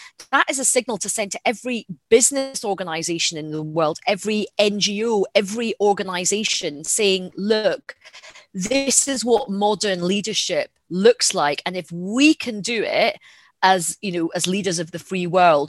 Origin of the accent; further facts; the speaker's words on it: Glasgow, Scotland, United Kingdom; You know, I'm a Glaswegian, I'm pretty feisty, I can handle myself.